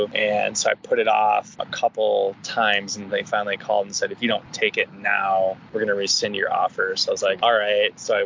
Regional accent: Wisconsin, United States; moved away as an adult; also born or lived in Minneapolis; now in Colorado, United States; And at the time, I came here via Minneapolis. I'm originally from Wisconsin. I went to MCTC, the old Mark School.

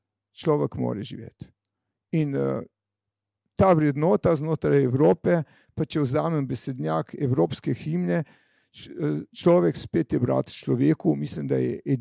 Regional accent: Slovene Littoral, Slovenia; prihajam z Primorske

